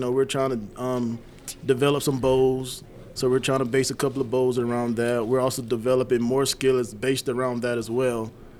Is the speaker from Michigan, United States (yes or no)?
no; Orangeburg, South Carolina, United States; I'm actually from Orangeburg, South Carolina.